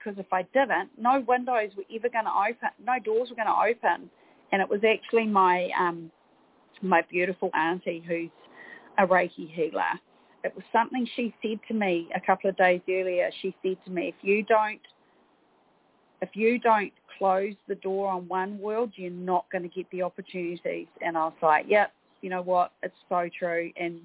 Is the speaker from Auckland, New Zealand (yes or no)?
no; Gisborne, New Zealand; Gisborne, my hometown, is this very, very small city.